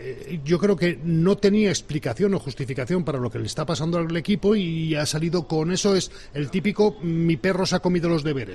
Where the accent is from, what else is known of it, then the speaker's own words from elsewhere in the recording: Valladolid, Castile and León, Spain; Seremos muy fríos, coño, somos castellanos y aquí hace un frío que pela